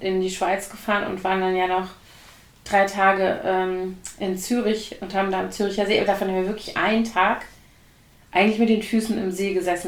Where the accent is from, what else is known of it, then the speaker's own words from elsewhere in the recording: Koblenz, Rhineland-Palatinate, Germany; now in Berlin, Germany; seit ich in Berlin bin, eben nicht mehr, weil das so weit ist von hier. Ne? Also von Koblenz aus, meiner Heimatstadt, bist du in 400 Kilometern in Paris.